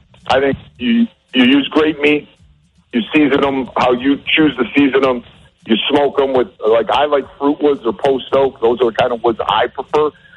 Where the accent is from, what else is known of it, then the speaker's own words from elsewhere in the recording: Cleveland, Ohio, United States; I grew up in Cleveland where, you know, mustard, sauerkraut, sour pickles, you know, pork, like those were the things, like kielbasa, you know.